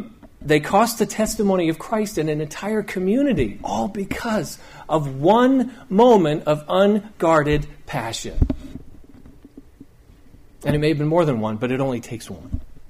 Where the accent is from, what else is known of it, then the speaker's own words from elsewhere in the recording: South Carolina, United States; Youth pastor from my hometown in South Carolina when I was there. Town of 15,000 people.